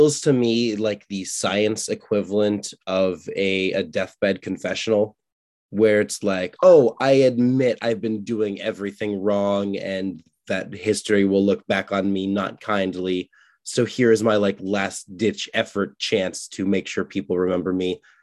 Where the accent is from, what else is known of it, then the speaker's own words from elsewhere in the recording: Michigan, United States; I'm from Michigan. I can say that.